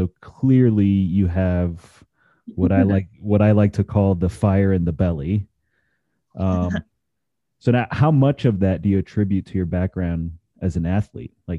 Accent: Miami, Florida, United States; I grew up in Miami where water skiing is pretty popular and I've never done it.

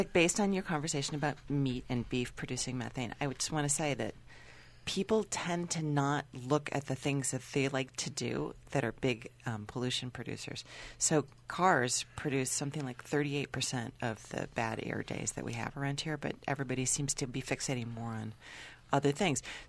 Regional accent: Midwest, United States; So, like, I'm from the Midwest, and when you drive through the Midwest, what you used to see when you would drive through these big factory towns was disgusting.

